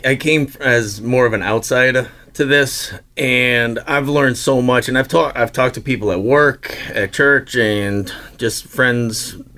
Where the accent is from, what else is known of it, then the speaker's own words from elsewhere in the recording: Boston, Massachusetts, United States; accent: Boston; I did not know how strong my Boston accent is periodically, because I get volunteered to talk on radio stations.